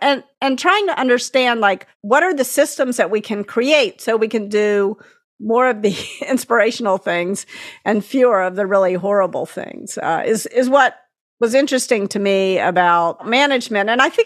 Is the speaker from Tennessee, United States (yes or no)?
yes; Memphis, Tennessee, United States; I was white growing up in Memphis. And there was, you know, real evil happening in the South. I mean, I was born in 1967